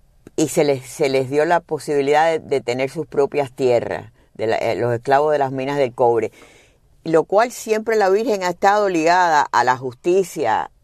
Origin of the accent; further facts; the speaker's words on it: Cuba; moved away; also born or lived in Fort Lauderdale, United States; Cuando nosotros llegamos de Cuba, vivíamos en Fort Lauderdale, que era un pueblecito realmente pequeño, de vacaciones, era playa